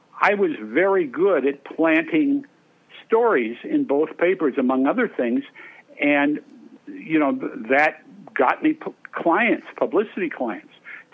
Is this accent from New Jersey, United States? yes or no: no; Seattle, Washington, United States; And growing up in Seattle, you know, my father was, you know, is a businessman and all my family.